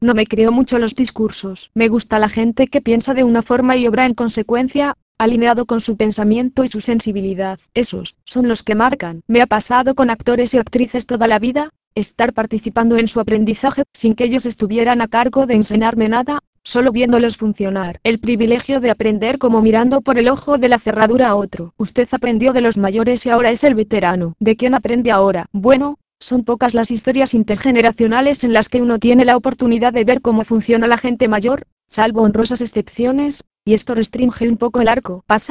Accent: Argentina; Yo estoy a gusto en Argentina, esté quien esté, porque soy argentino hasta la médula y porque amo a mi país profundamente, a la gente buena de mi país.

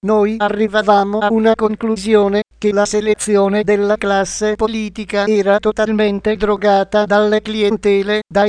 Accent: Naples, Campania, Italy; sono un napoletano, sono un giornalista e con altri colleghi giornalisti campani ho scritto un libro

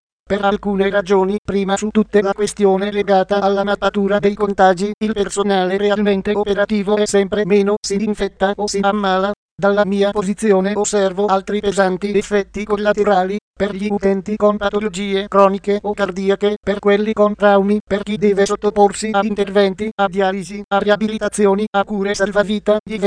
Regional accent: Brescia, Lombardy, Italy; Sono nata e cresciuta a Brescia, dove da sempre vivo, lavoro e scrivo.

